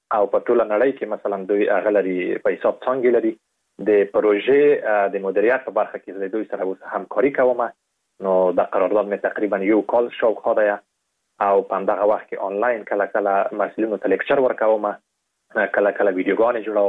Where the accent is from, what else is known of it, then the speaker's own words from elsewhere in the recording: Afghanistan; په دې باندې مې لیکلي وو چې زه د افغانستان یم